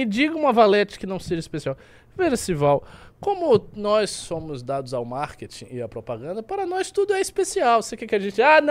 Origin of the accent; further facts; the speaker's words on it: Bahia, Brazil; É, cara, eu sou baiano.